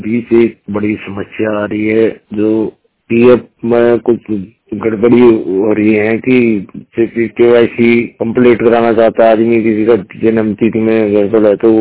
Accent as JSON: {"language": "Hindi", "region": "Uttarakhand", "country": "India", "said": "उत्तराखंड का रहने वाला हूँ।"}